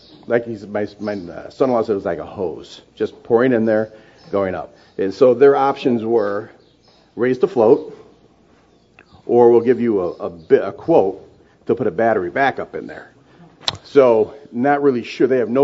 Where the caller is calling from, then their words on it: Lake Geneva, Wisconsin, United States; from Lake Geneva.